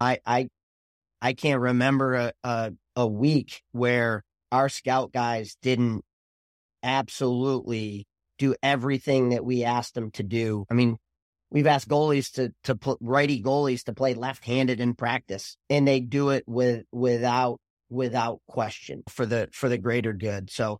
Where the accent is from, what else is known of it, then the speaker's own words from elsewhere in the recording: Camillus, New York, United States; Yeah, growing up in Camillus, it didn't matter if you were short, tall, fat, skinny, right-handed, left-handed.